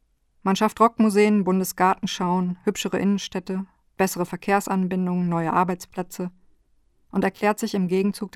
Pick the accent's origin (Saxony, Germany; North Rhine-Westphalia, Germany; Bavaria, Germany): North Rhine-Westphalia, Germany; Ochtrup; Ochtrup, mein Geburtsort, entwickelte sich erst zur Töpfer- und dann zur Textilstadt.